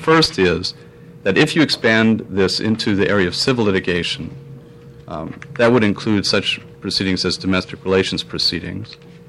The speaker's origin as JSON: {"language": "English", "town": "Portland", "country": "United States", "said": "from Portland, appearing on behalf of the ACLU to oppose 2395."}